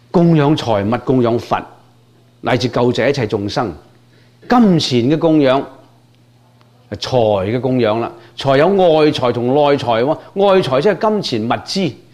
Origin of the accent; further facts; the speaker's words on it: China; 我们中国人总说呢，此声应于天上有，人间哪得几回闻啊